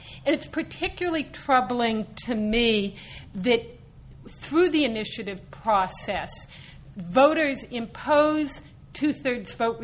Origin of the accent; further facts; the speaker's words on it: California, United States; I'm a Californian. I don't like to compare myself to either Arkansas or Rhode Island.